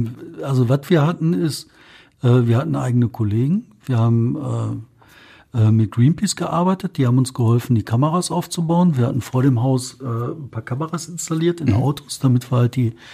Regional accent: North Rhine-Westphalia, Germany; Ich persönlich jetzt nicht, aber ich komme aus dem Ruhrgebiet, wofür soll ich Angst haben?

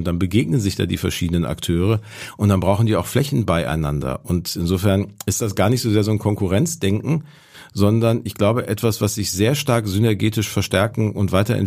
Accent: North Rhine-Westphalia, Germany; das soll so aussehen wie in meiner Jugend im Ruhrgebiet.

